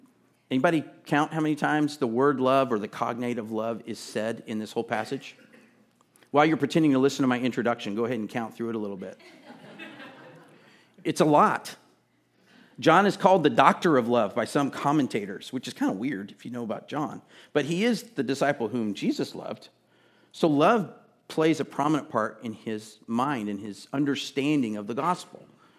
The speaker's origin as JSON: {"language": "English", "region": "Texas", "country": "United States", "said": "I'm from Texas, which isn't really the South, but it's close. We use phrases."}